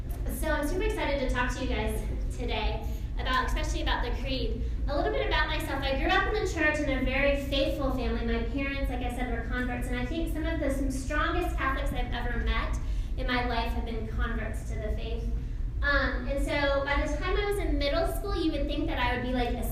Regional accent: Atlanta, Georgia, United States; I grew up here in Atlanta. I moved here when I was in sixth grade.

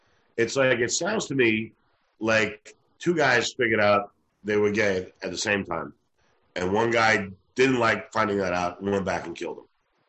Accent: New York, United States; And I'm from New York.

